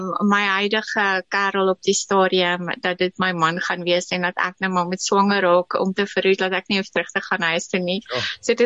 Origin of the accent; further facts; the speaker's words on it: KwaZulu-Natal, South Africa; born there; ek is in Natal gebore.